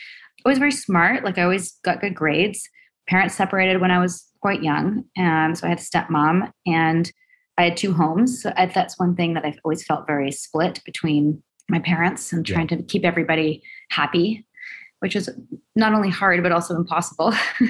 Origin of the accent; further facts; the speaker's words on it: West Coast, United States; But I'm from the West Coast. So the sort of alternative hippie crunchy thing is definitely part of my background.